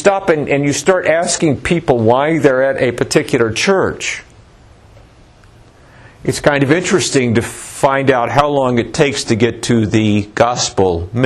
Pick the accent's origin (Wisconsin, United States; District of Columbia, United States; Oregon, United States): Oregon, United States; Roseburg; the people in my hometown of Roseburg show up there on Sunday